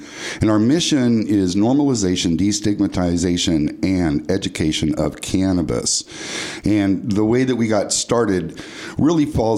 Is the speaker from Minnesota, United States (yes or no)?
no; California, United States; And being that I was raised in Sonoma County, and I'm a lifelong musician